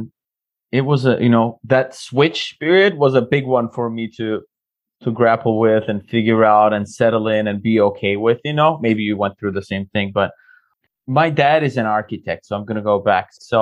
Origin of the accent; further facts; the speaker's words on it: Cyprus; You know, I'm from Cyprus in the Mediterranean, you know, but I didn't know anything else.